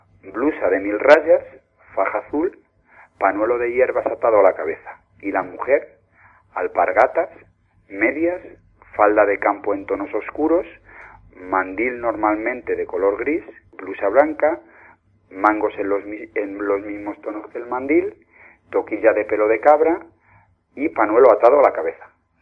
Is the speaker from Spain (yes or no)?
yes; Mora, Castilla-La Mancha, Spain; lo que es el sello de identidad del pueblo, de mi pueblo Mora de Toledo